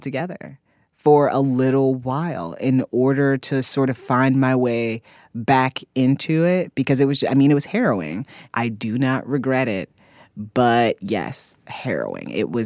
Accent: Indiana, United States; I grew up in Indiana and I grew up next to, I drove past cornfields every day and all the people around me were Black.

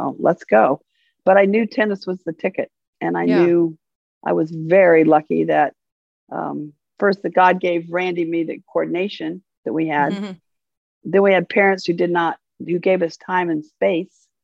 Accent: Long Beach, California, United States; And I'm from Long Beach.

